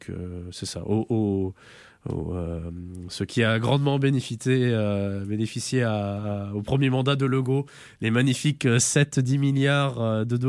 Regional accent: France; now in Canada; mais en tant que Français qui étudie ici

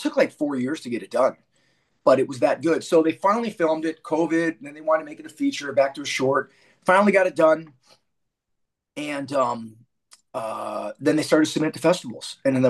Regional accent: Chicago, Illinois, United States; now in Los Angeles, United States; No, it's for me, it's I grew up in Chicago, so I'll always be a Cubs

